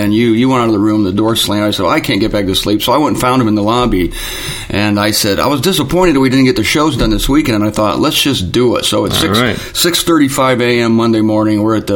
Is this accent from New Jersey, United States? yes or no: no; Ohio, United States; I'm from Ohio, so they were ribbing me about, you're a Buckeye